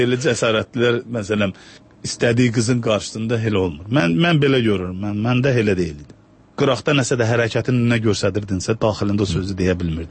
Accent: Ganja, Azerbaijan; Orta məktəbi mən Rus məktəbini bitirmişim və Gəncədə böyümüşəm.

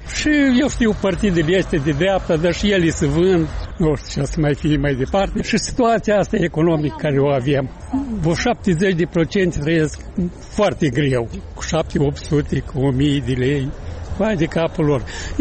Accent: Moldova; De atât că așa suntem noi, poporul este moldovnesc, care ne numim toate. Suntem români.

